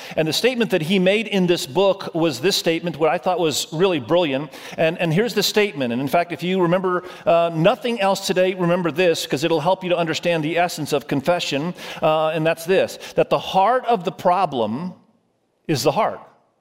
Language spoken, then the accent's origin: English; Indonesia; moved away; Many of you know that I grew up in Indonesia. I love Asia. I love the culture. I love the language. I speak Indonesian fluently.